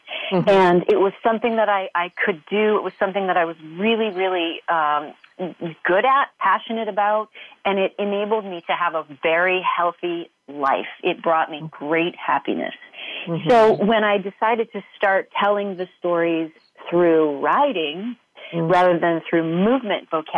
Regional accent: Missouri, United States; also born or lived in New York City; I grew up in Missouri, moved to New York City to pursue my career as a professional dancer

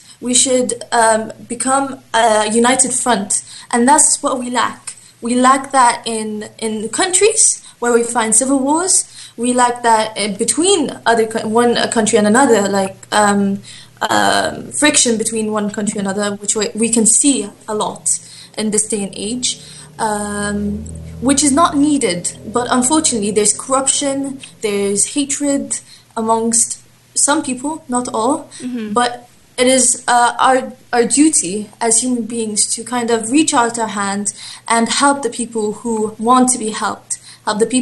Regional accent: Qatar; also born or lived in Egypt; and I'm Qatarian Egyptian. I'm from the Qatarian royal family. Since I was about 4 years old, I've been doing a lot of charity work around many provinces in Egypt.

